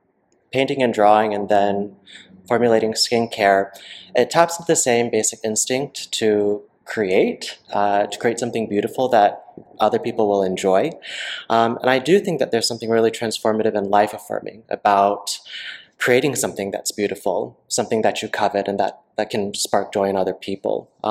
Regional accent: Deep South, United States; I was born and raised in the Deep South to two parents who immigrated from South Korea before I was born.

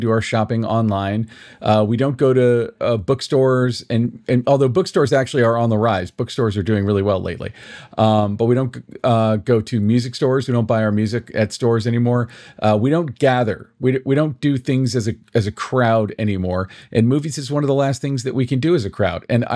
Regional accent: Maitland, Florida, United States; My hometown theater, the Enzian Theater in Maitland, Florida, that is, I used to be a projectionist and a manager there.

